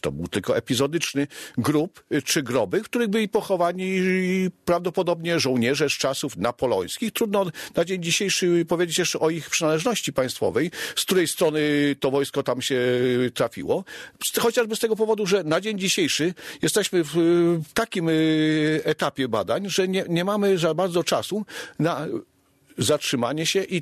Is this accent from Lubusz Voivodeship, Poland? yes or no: yes; Wojcieszyce, Lubusz Voivodeship, Poland; w mojej wsi, nieodległa wieś Wojcieszyce od Gorzowa, 10 kilometrów